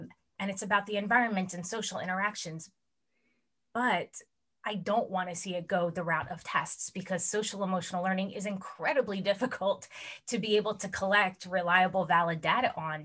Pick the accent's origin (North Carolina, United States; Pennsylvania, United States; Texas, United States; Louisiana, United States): Pennsylvania, United States; So I'm from Pennsylvania, and a number of years ago, we had social emotional learning standards.